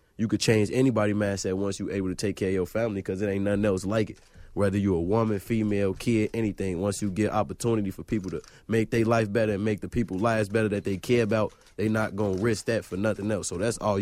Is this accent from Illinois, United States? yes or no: yes; Chicago, Illinois, United States; So me growing up in Chicago, I was 14, 15, still going to school, high school